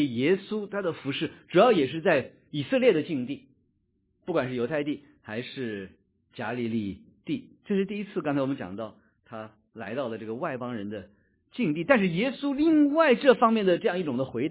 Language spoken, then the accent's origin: Chinese; China; 因为我们中国人讲话一讲到这个狗啊，对，就是骂人的话